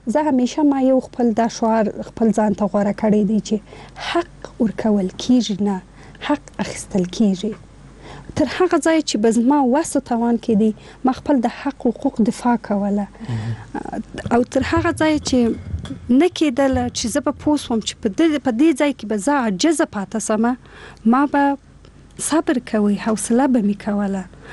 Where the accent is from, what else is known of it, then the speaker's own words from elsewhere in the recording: Afghanistan; زه افغان یم او موږ ټول یو افغانان یو